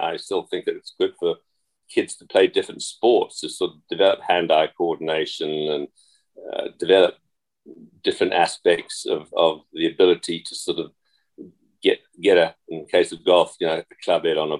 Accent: Zimbabwe; also born or lived in England; I grew up in, although I was born in England, spent a few years in England, but then we moved out to Rhodesia, as it was then, Zimbabwe, as it is now.

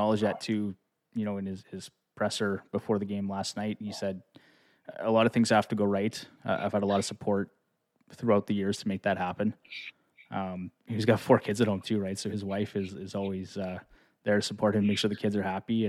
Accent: Lloydminster, Saskatchewan, Canada; We're both from Lidminster, and so I know his sister quite well.

